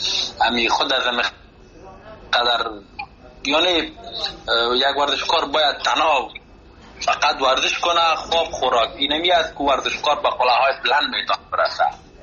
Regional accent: Afghanistan; چون خودم از افغانستان آمدم

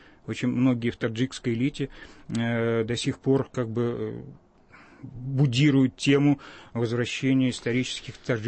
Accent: Moscow, Russia; выясняет буквально быстро, что я действительно из Москвы

